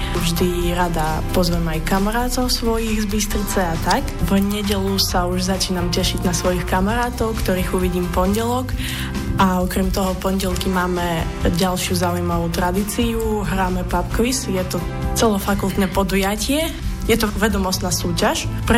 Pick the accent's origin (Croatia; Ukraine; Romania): Ukraine; Uzhhorod, Zakarpattia Oblast; now in Slovakia; Pochádzam z Užhorodu, ale na Slovensko som chodila dosť často ako decko, pretože môj detko bol Slovák.